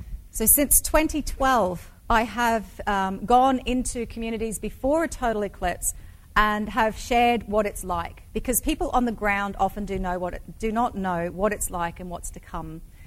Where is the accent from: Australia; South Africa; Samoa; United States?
Australia; And so I'm actually from Australia. I'm Australian, and there's so many similarities between us Aussies and you Nebraskans.